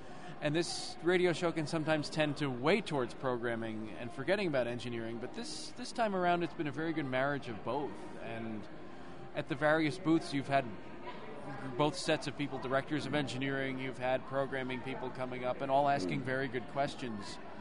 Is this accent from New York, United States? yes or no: yes; New York, United States; I can say New York, I'm from New York